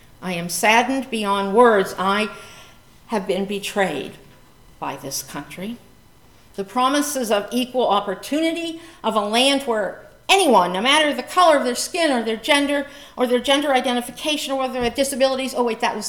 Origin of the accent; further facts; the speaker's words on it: Pennsylvania, United States; I grew up in Northwest rural Pennsylvania. I understand this.